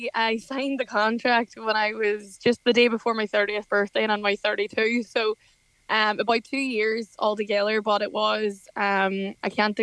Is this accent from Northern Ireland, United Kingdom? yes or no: yes; Derry, Northern Ireland, United Kingdom; the fact that I'm from Derry and a big advocate for Derry and the North